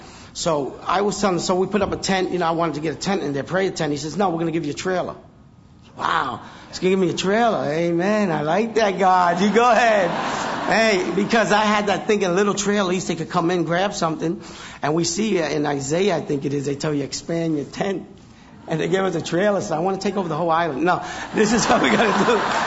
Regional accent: New York, United States; I'm from New York. We're talking quick.

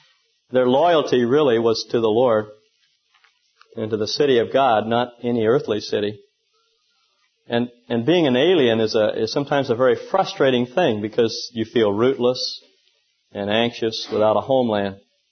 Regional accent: Dallas, Texas, United States; When I was a kid growing up in Dallas, Texas, I used to get up every Saturday morning

